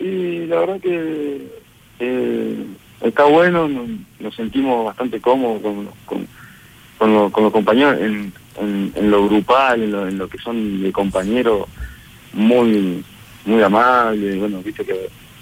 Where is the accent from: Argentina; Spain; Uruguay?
Uruguay; Somos 4 uruguayos.